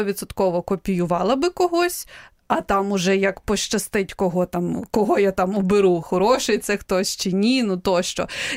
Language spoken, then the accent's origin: Ukrainian; Kyiv, Ukraine; я з Києва, але у мене інтернет з'явився в там останньому класі школи, здається.